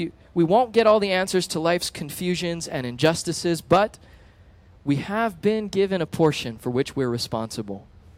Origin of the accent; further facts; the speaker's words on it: Florida, United States; It's okay. I like the heat. I'm from Florida.